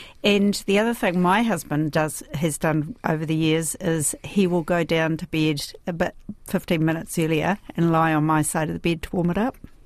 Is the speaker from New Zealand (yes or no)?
yes; New Zealand; accent: New Zealand; And I get a little irate sometimes because in my Kiwi accent, I'm always saying, are you serious?